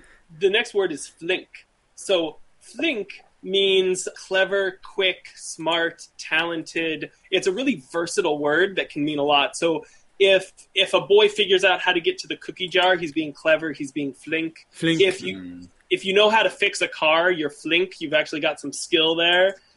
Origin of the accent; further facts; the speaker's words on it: United States; Being an American, I try to only pay attention to soccer when I need to be truly cool.